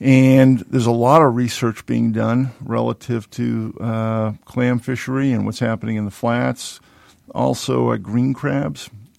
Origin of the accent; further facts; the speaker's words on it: Massachusetts, United States; I grew up outside of Boston, and there actually used to be cod around Cape Cod, hence the name.